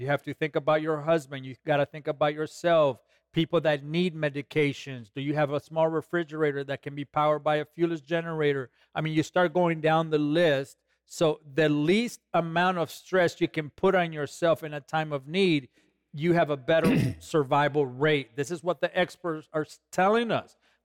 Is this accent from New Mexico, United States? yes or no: no; California, United States; when I look at the headlines and I look at people in California, my home state